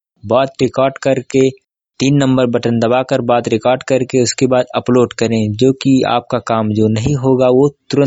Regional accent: Ambedkar Nagar, Uttar Pradesh, India; अंबेडकर नगर का रहने वाला हूँ।

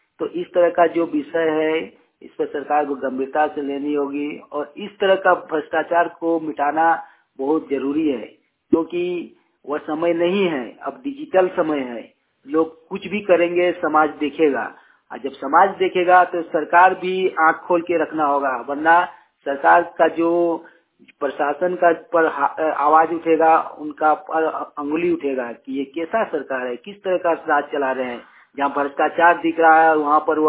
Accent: Bokaro, Jharkhand, India; बोकारो झारखंड से हूँ।

